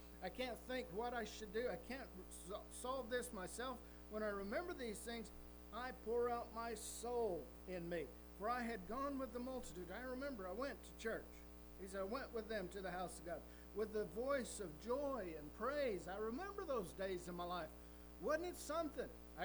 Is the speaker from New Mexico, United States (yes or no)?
yes; New Mexico, United States; Now, I was raised in New Mexico. I can tell a coyote.